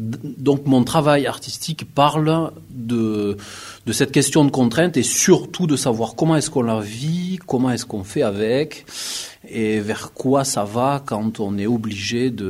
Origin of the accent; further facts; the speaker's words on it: Lavaur, Occitanie, France; born there; je suis artiste, j'ai 36 ans, je suis né dans le Tarn, dans une petite ville qui s'appelle Lavaur